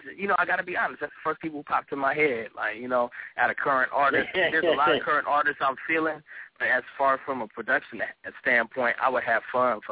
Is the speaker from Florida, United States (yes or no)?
no; Oakland, California, United States; also born or lived in Denver, Colorado, United States; I was born in Denver. I moved to Oakland when I was one. I moved back to Denver, and I moved back to Oakland when I was five, and I've been in Oakland.